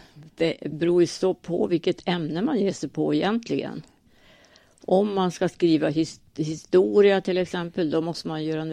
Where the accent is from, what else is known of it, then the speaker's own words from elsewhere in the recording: Skorped, Västernorrland County, Sweden; Jag är född i Skorped. Bor fortfarande där. Har bott där nästan hela mitt liv.